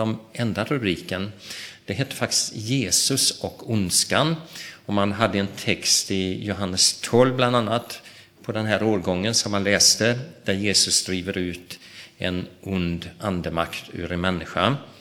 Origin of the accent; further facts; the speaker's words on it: Borås, Västra Götaland County, Sweden; Jag växte upp i Borås och tyckte de var lite slöa.